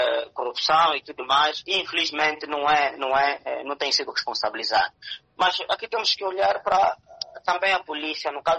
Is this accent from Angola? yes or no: yes; Angola; nos graça a todos nós enquanto angolanos